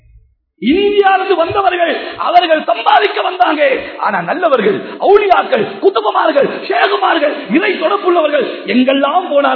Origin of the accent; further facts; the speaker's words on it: Hatton, Central Province, Sri Lanka; நானும் இலங்கை தான், நானும் ஹெட்டன் தான், நெலும்பு ஓலை எல்லாம் இருக்கு.